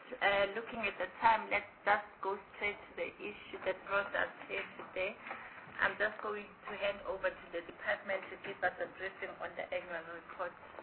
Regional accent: North West, South Africa; the chairperson of the Select Committee. I'm from the Northwest.

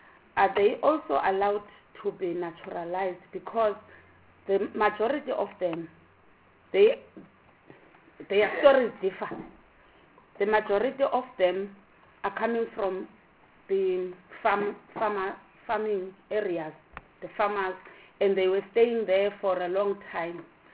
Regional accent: Eastern Cape, South Africa; I'm from Eastern Cape, the part that is between that borders Lesotho, Sterkspruit and Lady Grey, Aluai North.

